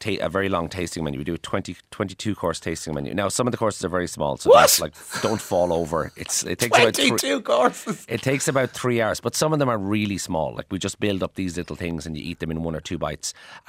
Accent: Maynooth, Kildare, Ireland; I grew up in Maynooth, like eating Rice Krispies and Cocoa Pops.

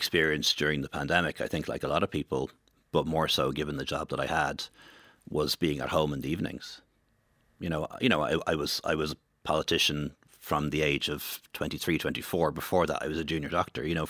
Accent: Dublin, Leinster, Ireland; You know, I grew up in Dublin 15, Banchestown, Castleknock area, which is now one of the most diverse parts of Ireland. But like when I went to school, I was the only brown kid with a funny surname.

